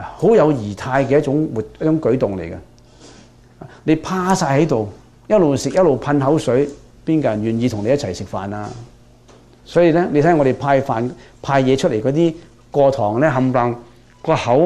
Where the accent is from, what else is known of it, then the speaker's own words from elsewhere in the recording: China; 我哋中國人講食有食相啊